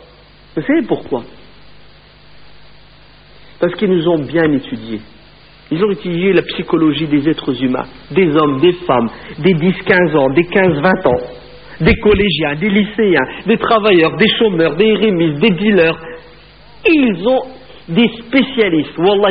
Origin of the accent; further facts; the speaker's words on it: France; c'est une mode aux États-Unis qui va bientôt arriver chez nous en France